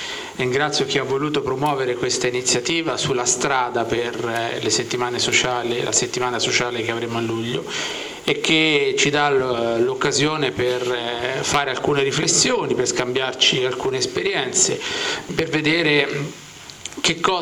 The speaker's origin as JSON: {"language": "Italian", "region": "Tuscany", "country": "Italy", "said": "È una città, lo dico da toscano"}